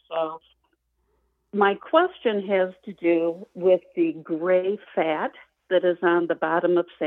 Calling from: Traverse City, Michigan, United States; I am calling from Traverse City, Michigan today.

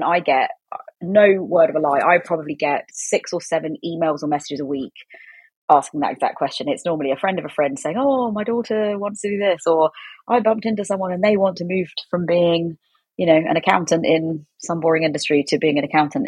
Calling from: South East England, United Kingdom; Yeah. In rural Oxfordshire.

